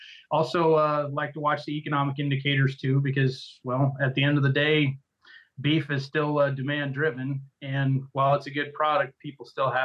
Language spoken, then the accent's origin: English; Iowa, United States; I mean, I grew up in Western Iowa, and there we didn't have any irrigation, didn't have any chemigation